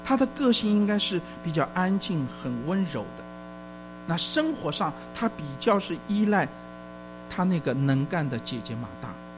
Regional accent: China; 就像我们中国人一样哈

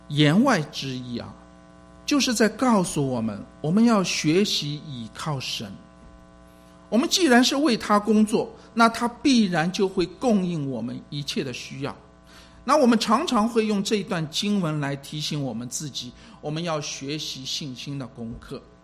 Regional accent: China; 但是我们刻意不提我是大陆人

